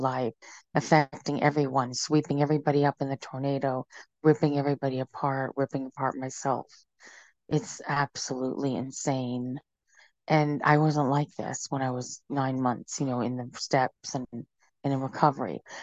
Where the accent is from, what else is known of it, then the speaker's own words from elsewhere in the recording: Arizona, United States; I'm from Arizona.